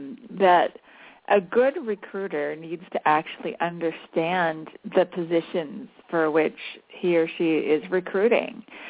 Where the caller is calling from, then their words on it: Basel, Basel-Stadt, Switzerland; I am calling in from beautiful Basel, Switzerland.